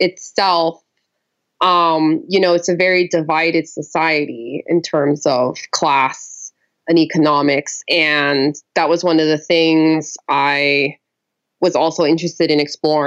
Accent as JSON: {"language": "English", "town": "Cali", "region": "Valle del Cauca", "country": "Colombia", "tie": "born or raised there", "said": "growing up in Cali, right? Where like I'm going to, you know, a private school where everyone's being taught English."}